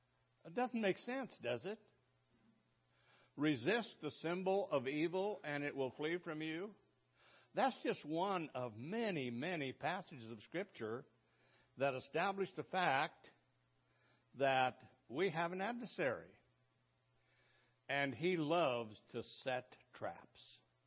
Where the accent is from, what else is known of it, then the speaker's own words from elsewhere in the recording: Wyoming, United States; I was raised in Wyoming and very close to the place where we grew up, there was a big drainage ditch.